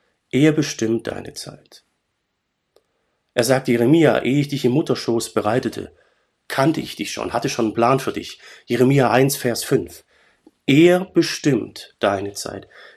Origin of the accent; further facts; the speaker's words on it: Baden-Württemberg, Germany; In meinem Heimatdorf, wo ich herkomme, Urschwäbisch, Heimatdorf